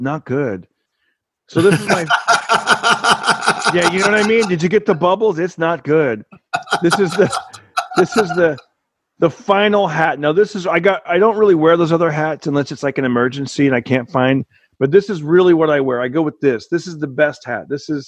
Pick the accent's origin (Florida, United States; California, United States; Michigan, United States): California, United States; when I was a kid growing up in Central California, we used to vacation a lot, like in San Luis Obispo area, San Simeon area.